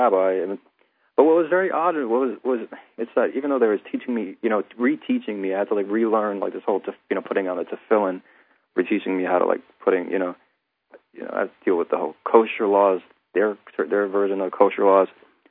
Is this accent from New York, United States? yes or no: yes; Brooklyn, New York, United States; You know, it's like, I was raised in Brooklyn, so I talk about Brooklyn.